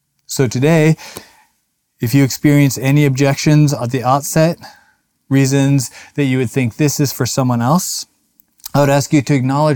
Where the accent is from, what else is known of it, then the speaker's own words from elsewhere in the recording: Minnesota, United States; I grew up in Minnesota, we lived outside a small town in Minnesota, and I went to the school in town